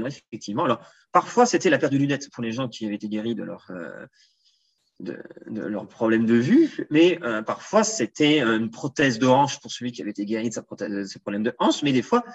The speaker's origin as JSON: {"language": "French", "region": "the Alps", "country": "France", "said": "alors comme je viens des Alpes, j'ai aucun scrupule à le dire"}